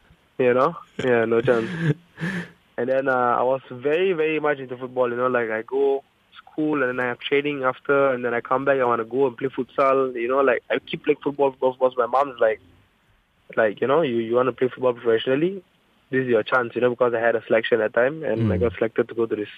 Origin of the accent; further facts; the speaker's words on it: Malaysia; But, you know, being a Malaysian